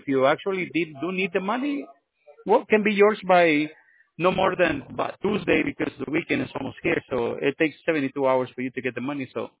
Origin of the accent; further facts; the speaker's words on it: Los Angeles, California, United States; Oh, yeah. I grew up in Los Angeles, sir. I grew up on Pico Union area back in the 80s.